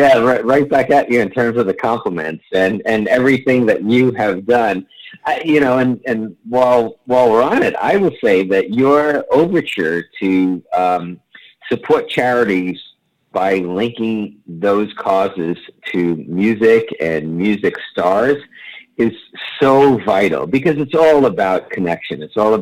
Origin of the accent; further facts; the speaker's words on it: Queens, New York, United States; I grew up in Queens. I grew up in the 60s and 70s